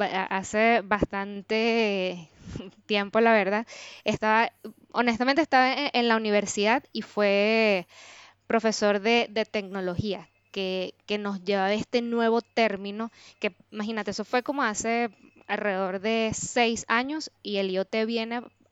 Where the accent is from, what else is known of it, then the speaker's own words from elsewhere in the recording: Venezuela; soy ingeniero electrónico y vengo de Venezuela.